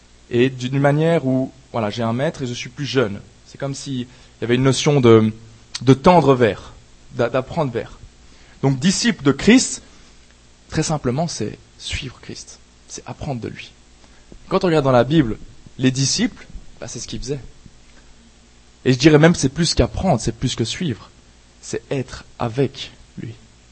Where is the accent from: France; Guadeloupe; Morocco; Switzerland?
Switzerland; dans le milieu dans lequel j'ai grandi, c'était en Suisse.